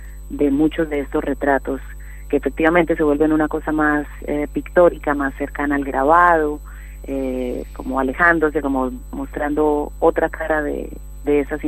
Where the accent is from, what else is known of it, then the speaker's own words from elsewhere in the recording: Colombia; born there; Sí, yo nací en Colombia